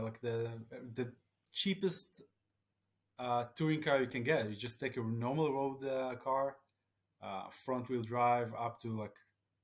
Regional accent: Israel; Yeah, so basically you started with my childhood, but when I grew up here in Israel, we had zero motorsports, like none.

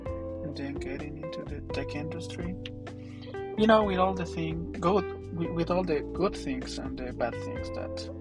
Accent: La Paz, Bolivia; I'm from La Paz, Bolivia. That's in South America, if you don't know.

